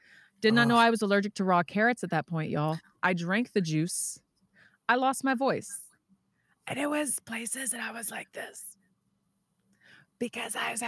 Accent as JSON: {"language": "English", "region": "Texas", "country": "United States", "said": "I'm from Texas originally."}